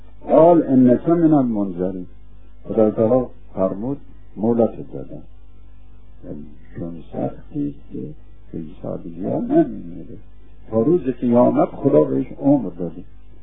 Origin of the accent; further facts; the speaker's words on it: Iran; ما ایرانی هستیم